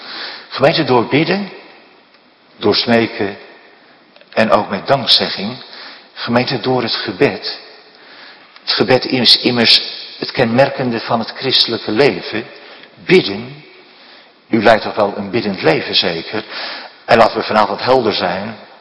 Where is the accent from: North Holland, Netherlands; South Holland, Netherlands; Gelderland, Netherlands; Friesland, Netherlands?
South Holland, Netherlands; Westland; ik kom zelf uit het Westland.